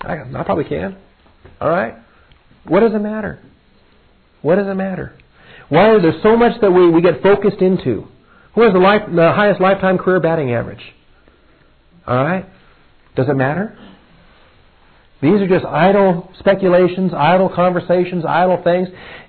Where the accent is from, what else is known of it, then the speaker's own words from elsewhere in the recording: West Coast, United States; I grew up on the West Coast and it was